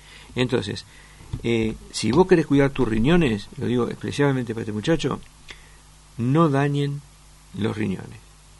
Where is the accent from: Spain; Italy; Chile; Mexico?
Italy; soy un médico que me crié en Italia, con mi tío que era médico de pueblo y todo